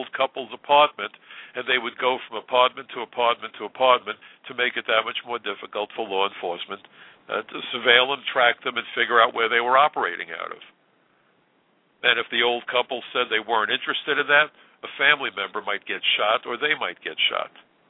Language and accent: English; New York, United States; I'm a New Yorker, and I love the diversity that we have, especially in New York.